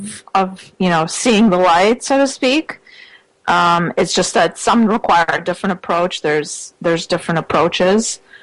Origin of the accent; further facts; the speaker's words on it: Russia; I was born in Russia. I grew up still in the under the communist, the communist regime was still intact. Wow. And I lived through that system falling apart.